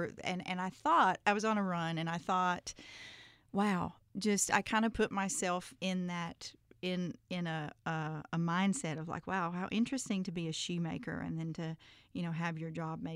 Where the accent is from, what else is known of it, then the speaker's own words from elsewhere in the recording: Coleman, Alabama, United States; Well, I'm from Coleman originally, which is very near Muscle Shoals, so we share the same thing.